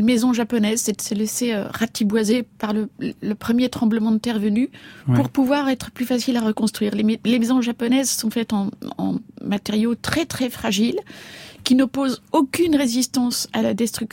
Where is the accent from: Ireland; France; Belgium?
Belgium; also born or lived in Japan; Après maintes investigations, je suis absolument persuadée d'être belge, c'est-à-dire nationalité qui figure sur ma carte d'identité.